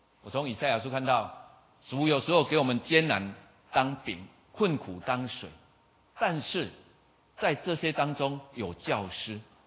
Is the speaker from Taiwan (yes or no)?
yes; Taiwan; 你不要以为我们是台湾人，我们没有什么束缚，我们还是有很多传统的束缚。